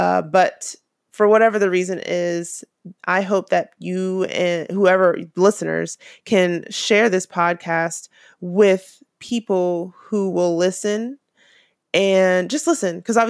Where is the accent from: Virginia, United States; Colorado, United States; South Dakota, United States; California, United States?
Virginia, United States; I'm from Virginia, so I know a lot of U.S. history.